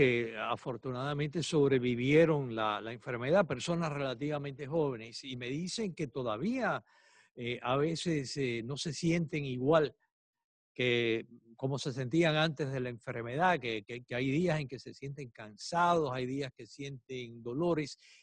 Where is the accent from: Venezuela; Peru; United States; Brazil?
United States; Yo me crié aquí en Estados Unidos